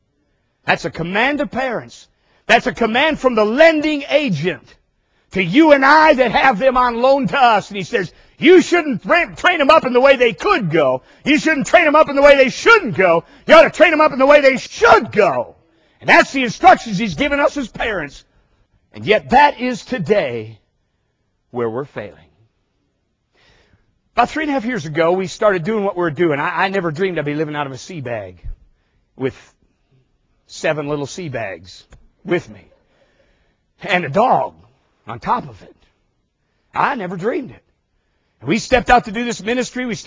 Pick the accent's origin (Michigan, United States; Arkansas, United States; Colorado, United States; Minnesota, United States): Minnesota, United States; Favorite place our family visited when I was a child growing up in Minnesota.